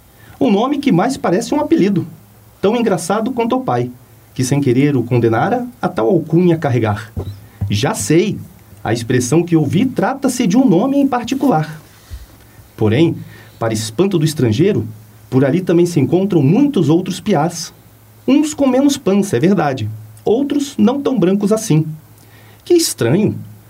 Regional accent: Rio de Janeiro, Brazil; now in Curitiba, Brazil; Eu sou carioca, não sei se vocês sabem, né? Mas eu estou morando aqui em Curitiba já há quase 20 anos.

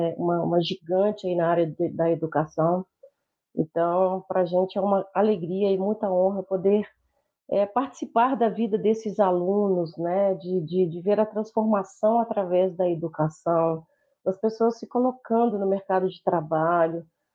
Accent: Belo Horizonte, Minas Gerais, Brazil; born there; eu nasci em Belo Horizonte.

